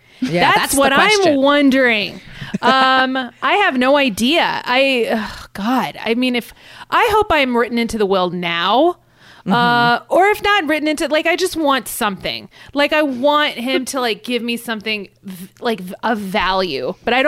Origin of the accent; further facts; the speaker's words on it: Los Angeles, California, United States; Well, I'm from Los Angeles.